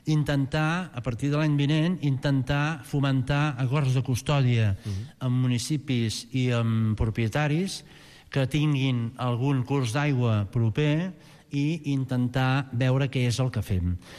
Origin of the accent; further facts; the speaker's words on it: Catalonia, Spain; Tenim un paisatge mediterrani fabulós. Què he de dir si soc de la Conca, no?